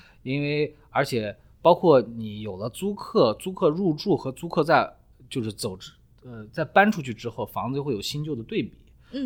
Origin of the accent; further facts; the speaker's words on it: Xinjiang, China; 然后我太太也是新疆人，我也是新疆人，我们从小一起长大的